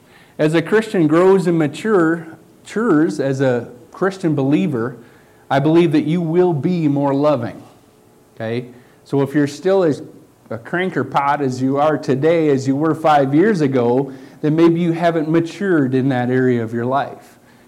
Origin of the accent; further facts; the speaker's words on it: South Dakota, United States; Now, back on the farm where I grew up in South Dakota, we had 2 different areas that we farmed, okay?